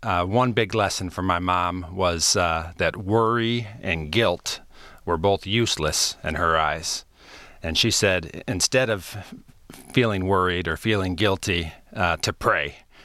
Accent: Ann Arbor, Michigan, United States; I grew up in Ann Arbor, Michigan. I'm the fourth of five children

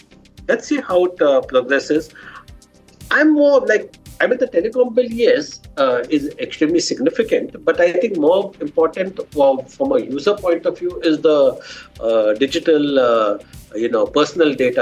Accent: Pune, Maharashtra, India; I was born and brought up in Pune

